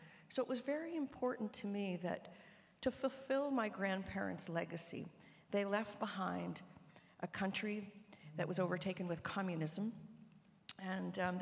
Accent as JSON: {"language": "English", "town": "Toronto", "region": "Ontario", "country": "Canada", "tie": "born or raised there", "said": "And then when my mom remarried, we moved to Etobicoke, and it was lovely. And I had I grew up in Markland Woods and went to school there and went off to university."}